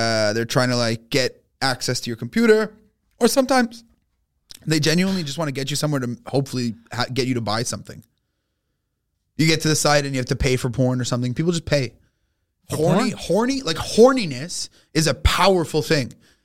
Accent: Quebec, Canada; And then maybe it knew I was from Quebec or something.

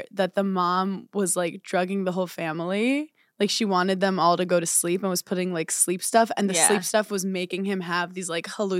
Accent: New York, United States; It's because I'm a New Yorker

